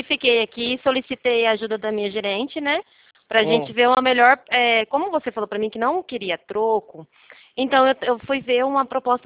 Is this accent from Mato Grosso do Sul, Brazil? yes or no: yes; Campo Grande, Mato Grosso do Sul, Brazil; Campo Grande.